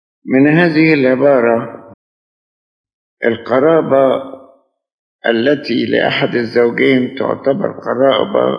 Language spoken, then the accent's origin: Arabic; Egypt; حاليا في قانون من قوانين الدولة عندنا في مصر ممنوع ان واحدة تتجوز قبل سن 18